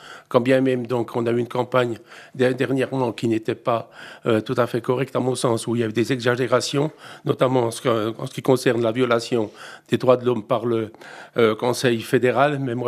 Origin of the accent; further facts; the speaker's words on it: Switzerland; notamment ici chez nous en Suisse, avec des conséquences très positives pour le tourisme.